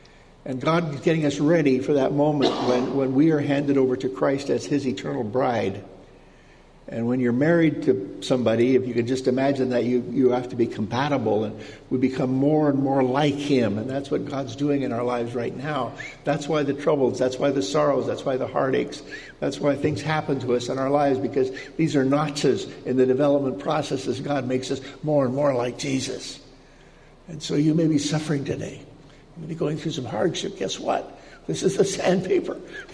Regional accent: Alberta, Canada; But I'm a Canadian, you know, and we have two parts of Canada.

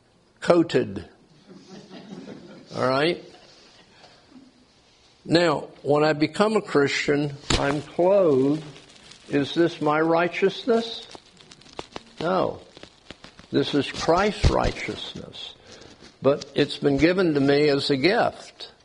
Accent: West Palm Beach, Florida, United States; also born or lived in Lake Worth; Now, I grew up in West Palm Beach in Lake Worth, Florida, and it was fun.

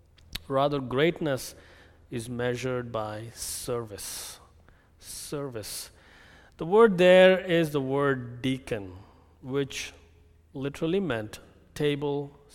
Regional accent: India; I come from India, and the Indian political system is quite fashioned after Britain.

